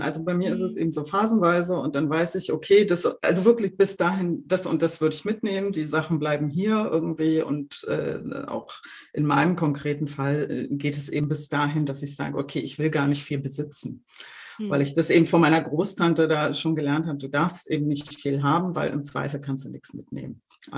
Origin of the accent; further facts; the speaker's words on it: Berlin, Germany; Ich bin halt eine Berliner Göre, wie viele andere